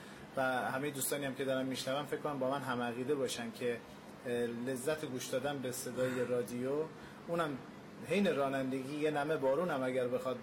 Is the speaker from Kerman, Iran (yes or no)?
no; Lahijan, Gilan, Iran; ما اصالتاً لاهیجانی هست.